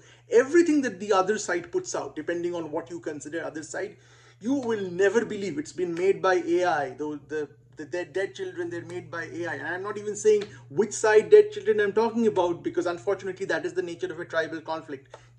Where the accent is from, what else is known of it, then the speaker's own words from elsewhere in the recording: Kolkata, West Bengal, India; English is a second language; this is what I used to believe for a long period of time growing up in Kolkata